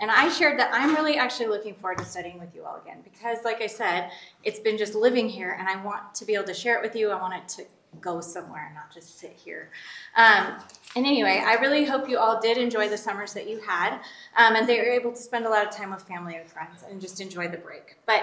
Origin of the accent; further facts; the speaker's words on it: California, United States; We're both from California originally.